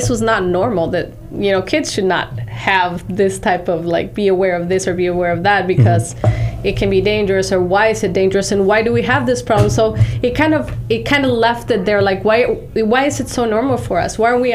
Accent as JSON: {"language": "English", "town": "Juarez", "region": "Chihuahua", "country": "Mexico", "tie": "born or raised there", "said": "I was born and raised in Mexico. I actually grew up in the border, if you guys are familiar with the border of Mexico in Juarez."}